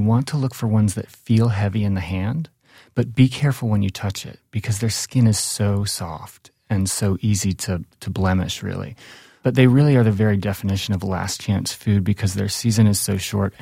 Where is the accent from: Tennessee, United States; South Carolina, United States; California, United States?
South Carolina, United States; Well, what's interesting about figs, growing up in South Carolina, figs are more like an incidental food.